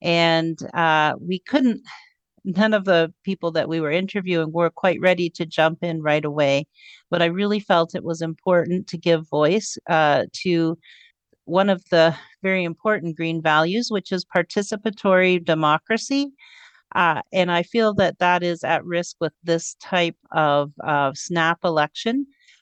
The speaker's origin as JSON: {"language": "English", "town": "Sarnia", "region": "Ontario", "country": "Canada", "tie": "born or raised there", "lives_now": "Belleville, Canada", "said": "I was born and raised in Sarnia, heart of the petrochemical valley."}